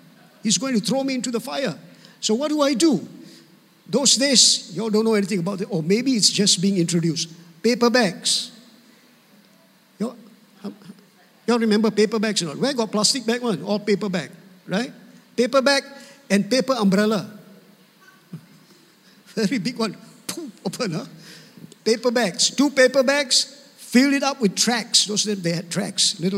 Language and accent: English; Penang, Malaysia; English is a second language; David, I'm from Penang, you know, so Hokkien words are all come out, very fast one.